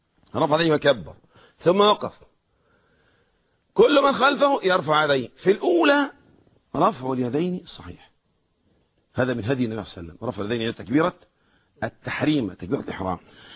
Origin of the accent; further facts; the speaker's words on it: Alexandria, Alexandria Governorate, Egypt; عندنا في مصر الآن ما شاء الله في بعض الميادين يصلي مثلا، والله لا أكون مبالغ إذا قلت مثلا نصف مليون، عندنا في اسكندرية في بعض الميادين حوالي نصف مليون مصلي